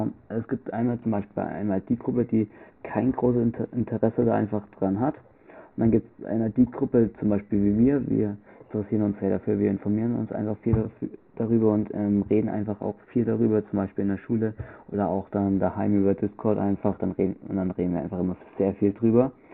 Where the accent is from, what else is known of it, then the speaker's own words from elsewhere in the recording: Bavaria, Germany; accent: Franconian; Wir kommen aus Bayern, daher reden wir auch ein bisschen im Bayerischen, beziehungsweise wir kommen auch aus Franken. Das heißt, wir reden auch ein bisschen im fränkischen Dialekt.